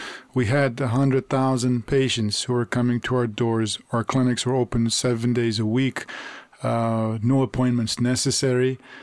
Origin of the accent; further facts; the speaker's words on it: Iran; I was born and raised in Iran